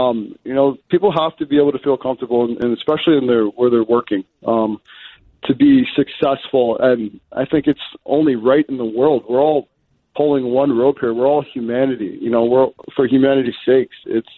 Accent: Toronto, Ontario, Canada; So in youth hockey, so say I'm from Toronto.

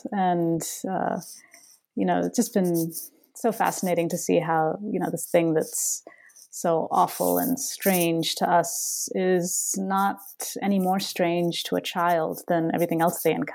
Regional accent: Bangalore, Karnataka, India; it's easier for me to write about the experience of, you know, adolescence growing up in Bangalore, because that was when that was an experience that I myself had

